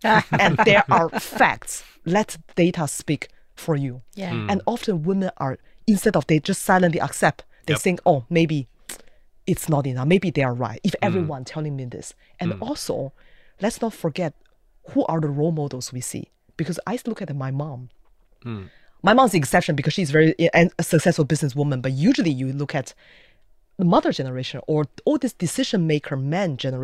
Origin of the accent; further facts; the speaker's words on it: India; I'm an Indian man